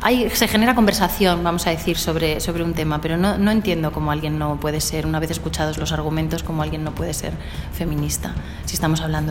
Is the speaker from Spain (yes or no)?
yes; Galicia, Spain; Bueno, yo soy gallega.